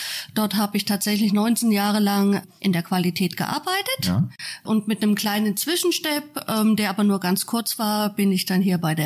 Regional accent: Meiningen, Thuringia, Germany; weil ich bin echter Thüringer, echter Meininger

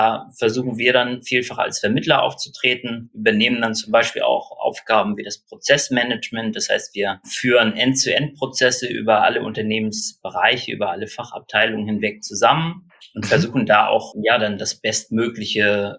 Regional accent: Kiel, Schleswig-Holstein, Germany; Genau, ich komme aus Kiel, bin hier geboren und aufgewachsen und wollte auch nie woanders hin.

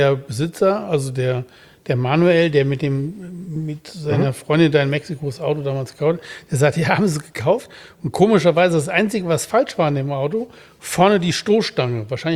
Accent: North Rhine-Westphalia, Germany; Ich bin ja im Siegerland groß geworden.

